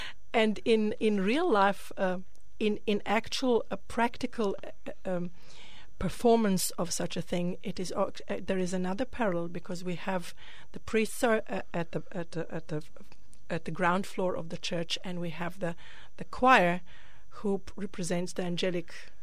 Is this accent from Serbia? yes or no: yes; Serbia; We come from Serbia, both of us